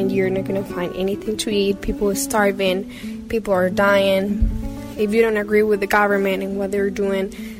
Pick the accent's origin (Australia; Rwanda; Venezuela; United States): Venezuela; I was born and raised in Venezuela. It is going through its worst time in history.